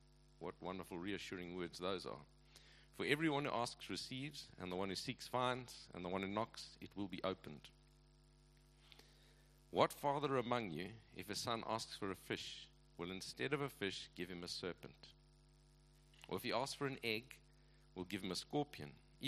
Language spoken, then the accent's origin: English; KwaZulu-Natal, South Africa; I never pursued it growing up in Natal. So I think actually my Zulu is marginally better than my Afrikaans. So that's another whole story. That's because I grew up in a township for many years.